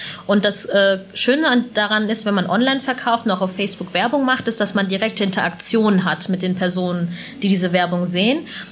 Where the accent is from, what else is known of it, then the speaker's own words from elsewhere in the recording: Offenbach, Hesse, Germany; ich komme aus der Nähe von Frankfurt, eigentlich aus Offenbach, und Offenbach ist ja ein bisschen verschrien, vielleicht auch teilweise zu Recht